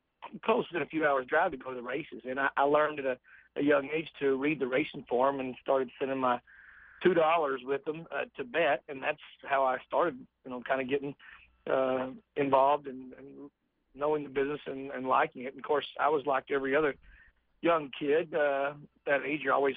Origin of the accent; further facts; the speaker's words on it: Texas, United States; Like I said, I grew up in the city between Dallas and Fort Worth there. And we didn't have pari-mutuel wagering at that time in Texas.